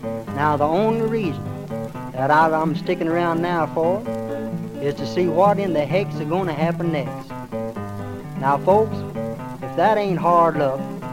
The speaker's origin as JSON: {"language": "English", "region": "Arkansas", "country": "United States", "tie": "born there", "said": "You know, I was born down there in Arkansas."}